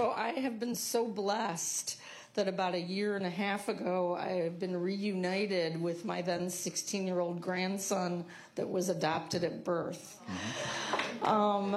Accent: Morton Grove, Illinois, United States; from Morton Grove.

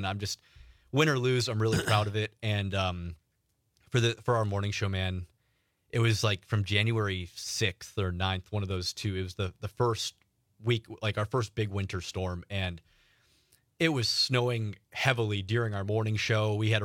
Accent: Kewaskum, Wisconsin, United States; because I'm a kid from Kewaskum, Wisconsin, man.

